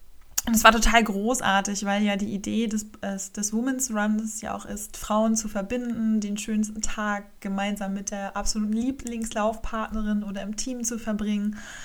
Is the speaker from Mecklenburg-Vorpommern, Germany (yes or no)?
yes; Rostock, Mecklenburg-Vorpommern, Germany; schon seitdem ich aus Rostock weggegangen bin in Rostock und jetzt bin ich ja wieder zurückgezogen in meine Heimatstadt